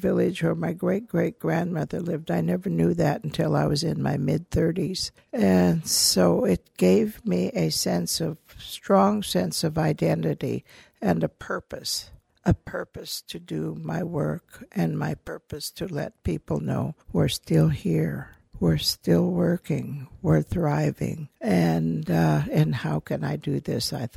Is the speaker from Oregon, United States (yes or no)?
yes; Warm Springs, Oregon, United States; born there; Oh, I was born in Warm Springs, Confederated Tribes. And so my great-great-grandmother lived in the village below the watchful gaze of She Who Watches, or Shaglal, and that's over 10,000-year petroglyph.